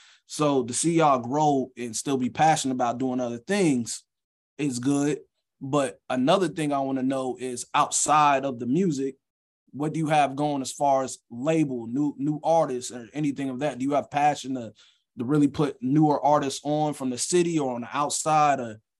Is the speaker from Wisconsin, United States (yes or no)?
no; Jacksonville, Florida, United States; I'm from Jacksonville, so like, to see y'all working with artists from the south was always a big thing